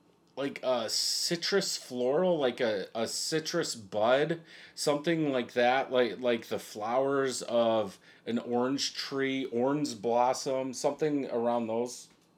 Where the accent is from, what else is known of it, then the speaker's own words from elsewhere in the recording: Michigan, United States; And being from Michigan, I'm not, for NFL, I actually don't have a favorite team. But I guess since I'm from Michigan, it would kind of be Detroit, but whatever.